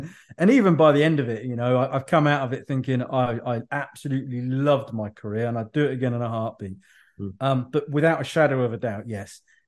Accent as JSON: {"language": "English", "town": "Birmingham", "region": "West Midlands", "country": "United Kingdom", "tie": "born there", "lives_now": "Isle of Wight, United Kingdom", "said": "I live on the Isle of Wight, but I was born in Birmingham. So I've been around people with strong accents all my life."}